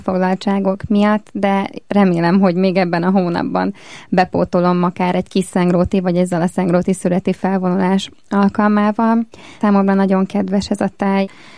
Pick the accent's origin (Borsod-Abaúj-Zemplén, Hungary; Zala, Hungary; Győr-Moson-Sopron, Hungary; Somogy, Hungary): Zala, Hungary; Tekenye; Tekenyét, szülőfalumat, kisfalumat, kicsinyfalumat, Tekenyét, ahol mi is pont a héten szüreteltünk a családommal.